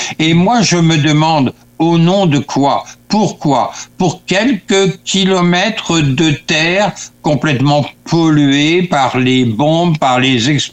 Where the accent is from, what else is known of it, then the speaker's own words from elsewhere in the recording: Normandy, France; Moi, je suis normand d'origine